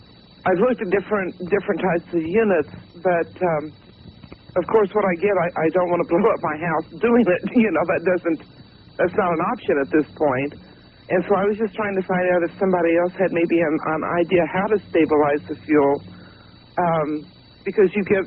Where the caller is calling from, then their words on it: Kansas City, Missouri, United States; Hi, this is … I'm calling from Kansas City.